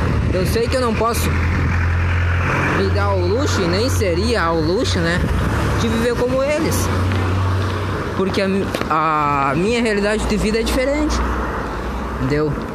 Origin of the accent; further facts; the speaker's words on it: Rio Grande do Sul, Brazil; moved away; Eu saí lá do Rio Grande do Sul, saí da minha zona de conforto, tô num lugar que não é confortável, né?